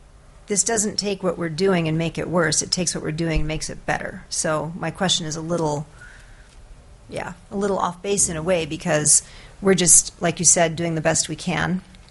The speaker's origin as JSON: {"language": "English", "town": "Sitka", "region": "Alaska", "country": "United States", "tie": "born or raised there", "said": "My hometown of Sitka will communicate it."}